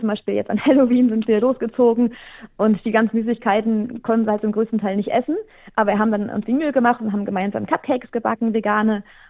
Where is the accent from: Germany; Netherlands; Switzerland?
Germany; born or raised there